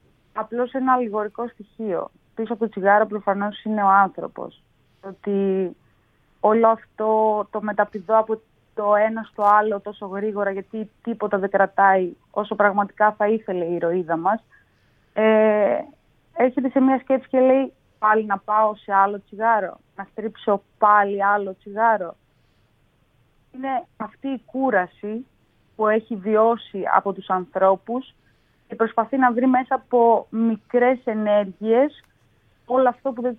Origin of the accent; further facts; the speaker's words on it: Thessaloniki, Central Macedonia, Greece; στη Θεσσαλονίκη, που είναι και η πατρίδα μου.